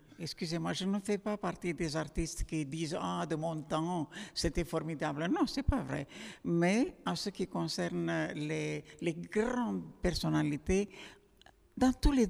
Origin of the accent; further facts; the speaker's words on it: Bucharest, Romania; now in Paris, France; moi je suis partie de Bucarest, de la Roumanie, je suis partie il y a presque 50 ans, je suis française et j'habite Paris